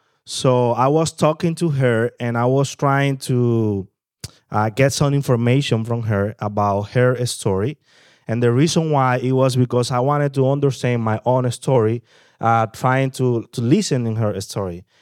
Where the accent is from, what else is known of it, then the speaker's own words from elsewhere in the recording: Dominican Republic; I'm from the Dominican Republic